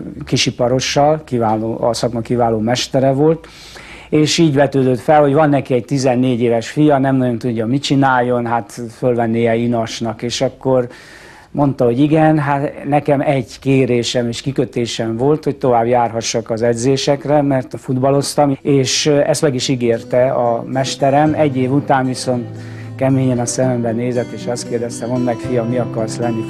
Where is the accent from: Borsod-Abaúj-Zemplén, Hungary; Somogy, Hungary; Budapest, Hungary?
Budapest, Hungary; born there; Budapesten születtem, de szüleim vidékiek.